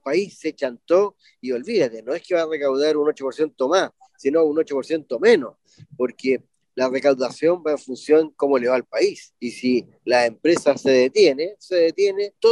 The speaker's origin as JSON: {"language": "Spanish", "country": "Chile", "said": "somos todos chilenos"}